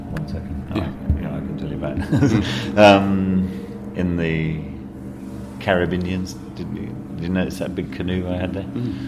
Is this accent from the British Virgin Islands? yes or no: yes; British Virgin Islands; growing up in the Virgin Islands